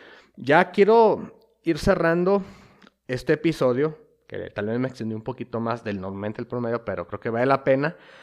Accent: Mexico; en el caso de aquí como mexicanos

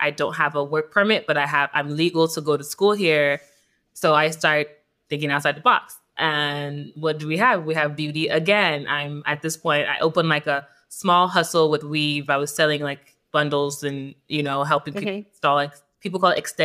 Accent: Nigeria; I was born and raised in Nigeria all my life.

